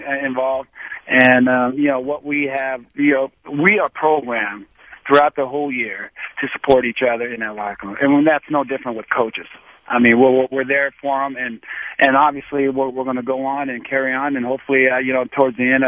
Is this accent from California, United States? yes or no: yes; San Diego, California, United States; That would have been the only team besides, obviously my hometown, San Diego.